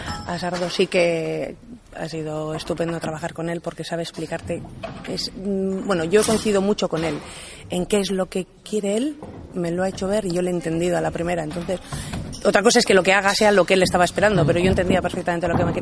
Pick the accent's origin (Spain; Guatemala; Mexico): Spain; Durango, Basque Country; De Durango.